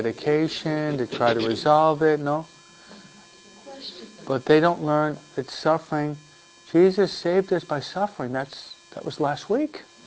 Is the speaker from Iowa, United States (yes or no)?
no; Detroit, Michigan, United States; born there; From where I was born in Detroit, no?